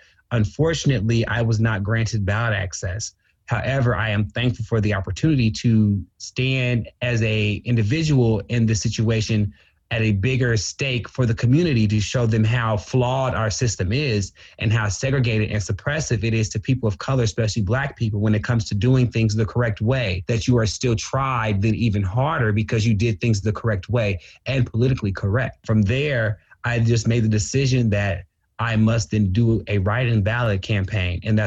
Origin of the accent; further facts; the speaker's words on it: Champaign, Illinois, United States; Yes, I'm born and raised in Champaign, Illinois. I went to Columbia Elementary. I went to Bottenfield. I went to Stratton.